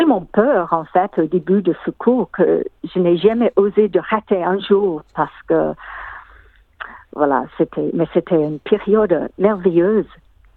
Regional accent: Melbourne, Victoria, Australia; French is a second language; moved away as an adult; now in Paris, France; j'ai quitté Melbourne, je voulais changer ma vie et j'ai choisi Paris, comme ça.

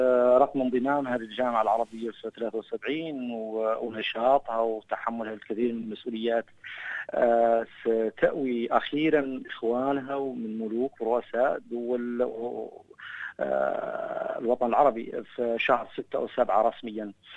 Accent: Mauritania; فنحن عرب، فنحن لبنانيين، فنحن موريتانيين، لبناني موريتاني، تربينا على النزعة العربية

